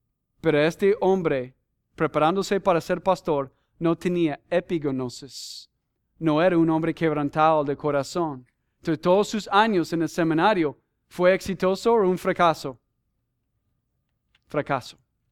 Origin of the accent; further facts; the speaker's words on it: United States; Spanish is a second language; No tiene nada que ver que yo soy gringo.